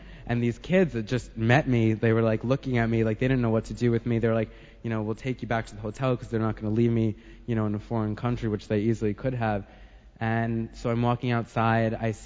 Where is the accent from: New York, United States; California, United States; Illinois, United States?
New York, United States; born there; I was born on the Upper East Side around the corner, and I was miserable from day one.